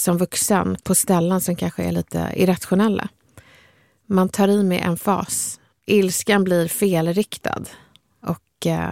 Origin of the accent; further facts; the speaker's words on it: Stockholm County, Sweden; accent: Stockholm Swedish; Och sen så brukar jag också lida av att jag pratar stockholmska. Det är ju Sveriges minst uppskattade dialekt.